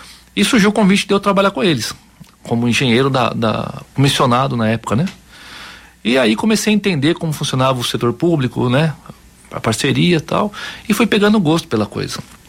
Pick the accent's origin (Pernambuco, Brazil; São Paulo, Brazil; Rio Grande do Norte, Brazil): São Paulo, Brazil; also born or lived in Marília; Eu morava em Marília, na verdade, há 11 anos, mas eu sou nascido e criado na Grande São Paulo.